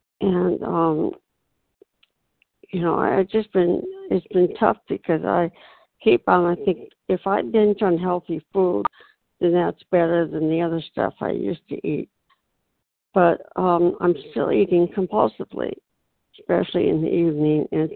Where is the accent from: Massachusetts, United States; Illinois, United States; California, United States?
California, United States; Oh, hi. I just want to say … from California.